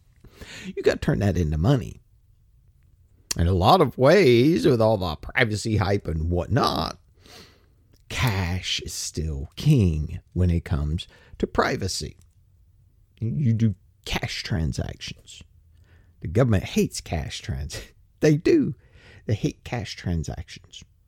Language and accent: English; United States; I'm going to say dollars because I'm American, buddy. I'm American.